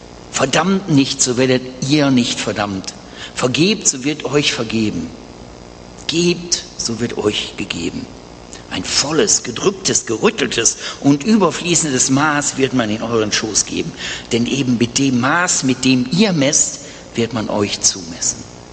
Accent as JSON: {"language": "German", "town": "Essen", "region": "North Rhine-Westphalia", "country": "Germany", "lives_now": "Oberhausen, Germany", "said": "Ich komme eigentlich aus Essen und hatte dort auch eine Gemeinde."}